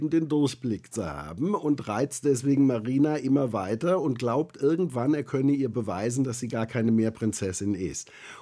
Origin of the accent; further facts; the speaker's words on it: Cologne, North Rhine-Westphalia, Germany; ich komme aus Köln-Nippes, da gibt es einen Markt